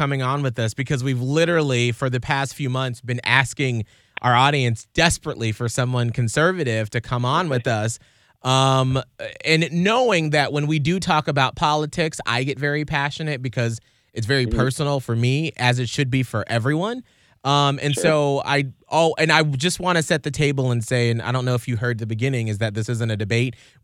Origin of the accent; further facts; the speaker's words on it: United States; I'm just an American.